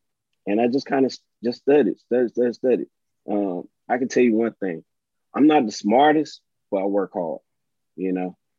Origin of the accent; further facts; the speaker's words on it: Selma, Alabama, United States; Growing up in Selma, the influence from coaches, teachers, family members, you know, I was always around them.